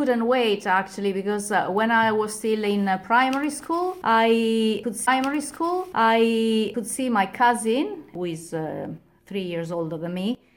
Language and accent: English; Italy; English is a second language; I started learning English at school, like I suppose everybody else in Italy, in the middle school, Scuola Media.